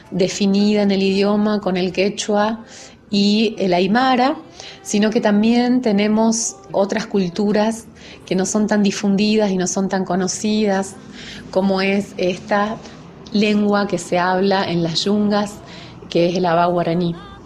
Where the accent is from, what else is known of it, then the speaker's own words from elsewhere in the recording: San Salvador de Jujuy, Jujuy, Argentina; Yo soy de San Salvador de Jujuy, del Valle. Si bien mi provincia es conocida por la Puna y la Quebrada, también tenemos zona de valles y yungas, lugares que son muy verdes y muy hermosos. Estoy a unos pasos del río Sibisibi